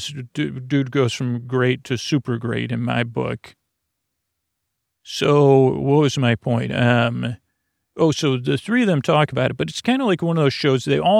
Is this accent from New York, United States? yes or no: yes; Syracuse, New York, United States; I grew up in Syracuse